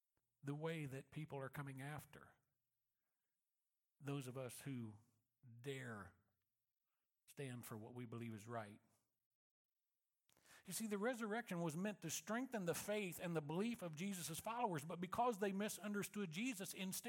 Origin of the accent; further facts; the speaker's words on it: Missouri, United States; I'm from Missouri. I mean, they don't call it the show me state for nothing.